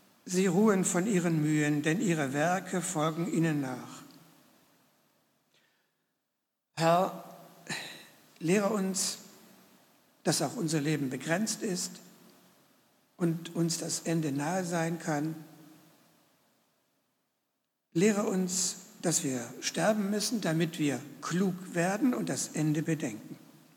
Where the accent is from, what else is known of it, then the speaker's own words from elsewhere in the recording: Baden-Württemberg, Germany; Ich komme aus dem Schwabenland und ihr merkt, ich habe mich angeglichen, ja, an das Hochdeutsche.